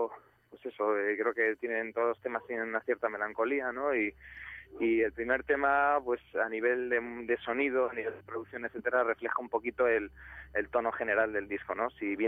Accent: Galicia, Spain; salvo Raúl, que es de Barcelona, el resto somos gallegos

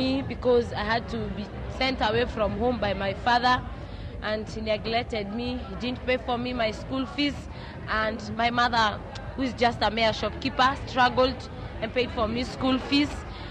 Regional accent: Narok, Rift Valley, Kenya; English is a second language; I come from Kenya, from Rift Valley province, from a district called Narok. I'm a Maasai by tribe

